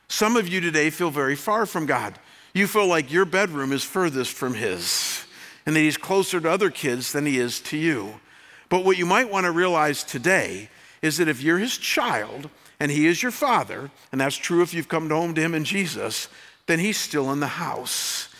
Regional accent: Chagrin Falls, Ohio, United States; my home growing up in Chagrin Falls, Ohio, and how, you know, in the home I grew up in, it was a two-story colonial, bath and a half, and had four bedrooms upstairs, like so many homes in the Midwest.

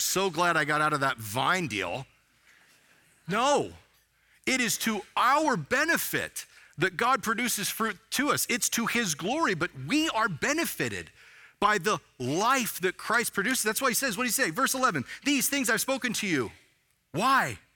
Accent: Bible Belt, United States; Well, I'm an American. Yeah. I grew up in the Bible Belt.

